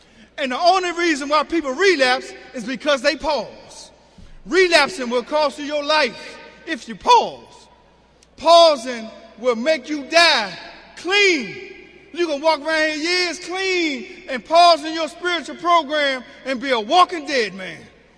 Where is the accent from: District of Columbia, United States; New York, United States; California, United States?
District of Columbia, United States; Washington; I grew up in Southwest Washington, D.C., Greenleaf Housing Projects. Grew up on N Street, next door to a family that always had house parties.